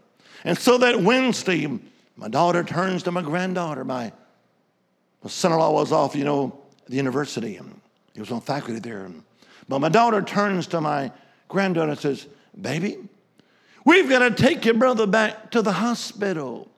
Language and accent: English; Alabama, United States; I was raised in the Holy Land, Alabama.